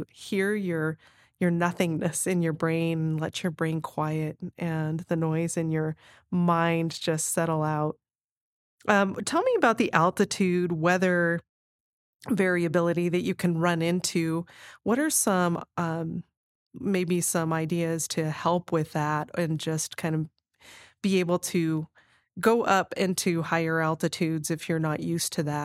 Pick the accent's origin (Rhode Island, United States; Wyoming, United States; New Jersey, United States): Wyoming, United States; I grew up again here in Wyoming and would train up at Kirk Gowdy because of the high altitude